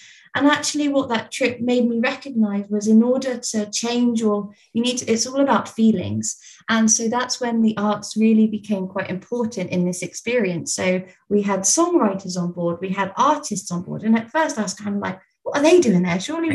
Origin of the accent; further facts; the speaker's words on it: Poole, South West England, United Kingdom; I'm from Poole in Dorset, so I wasn't familiar with mountains or snow